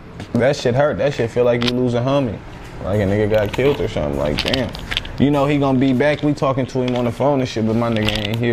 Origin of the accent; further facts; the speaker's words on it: Oak Park, United States; Reason why is because no matter where I lived, I was always from Oak Park. I started banging young, so I let it be known early that I'm from Oak Park.